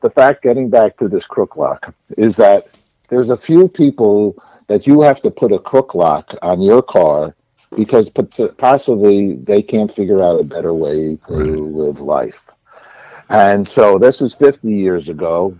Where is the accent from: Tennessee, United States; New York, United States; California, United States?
New York, United States; I'm a New Yorker. I was going to go to BU.